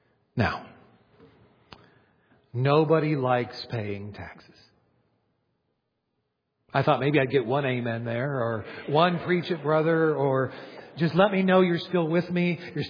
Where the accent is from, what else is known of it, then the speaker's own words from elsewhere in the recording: United States; I love being an American. I praise God for the freedoms we enjoy here.